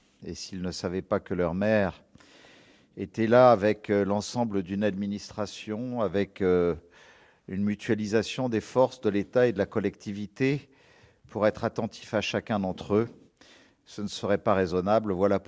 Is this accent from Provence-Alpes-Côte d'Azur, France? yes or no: yes; Nice, Provence-Alpes-Côte d'Azur, France; born or raised there